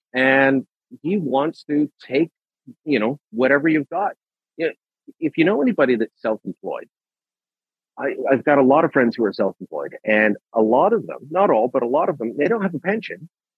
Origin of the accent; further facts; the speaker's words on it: Hamilton, Ontario, Canada; there are so many people that I grew up with in Hamilton who are tradespeople